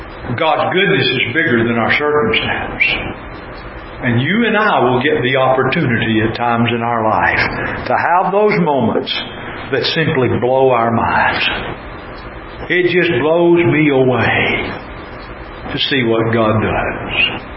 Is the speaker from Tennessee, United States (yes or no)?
yes; Tennessee, United States; as the old saying I grew up with in Tennessee, you're going to see more than you can shake a stick at.